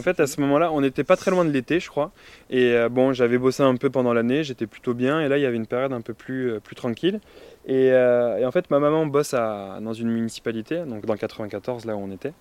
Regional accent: Île-de-France, France; Moi j'étais en Seine-et-Marne à la base, j'ai grandi en Seine-et-Marne.

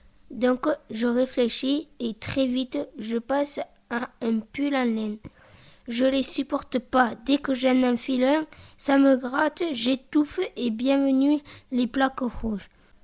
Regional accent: Bordeaux, Nouvelle-Aquitaine, France; Ce n'est pas parce que je suis bordelaise que je lui ai préparé des cannelés

